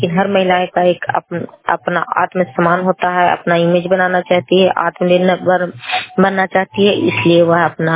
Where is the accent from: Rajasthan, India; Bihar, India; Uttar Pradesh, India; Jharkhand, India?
Bihar, India; Tanda; मैं टंडा पंचायत से हूँ। मेरी उम्र 30 वर्ष है।